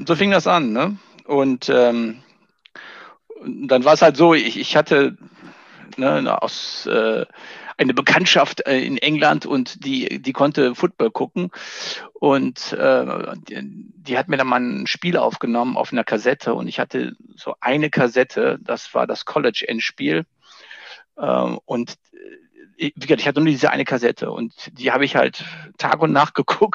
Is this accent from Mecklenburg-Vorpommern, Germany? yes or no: no; North Rhine-Westphalia, Germany; Ich komme ja aus dem Siebengebirge, da lebe ich auch heute noch